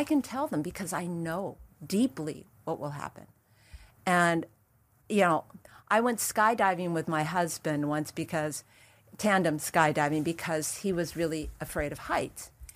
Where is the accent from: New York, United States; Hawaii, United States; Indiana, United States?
Hawaii, United States; born there; I'm Japanese. I was born in Hawaii.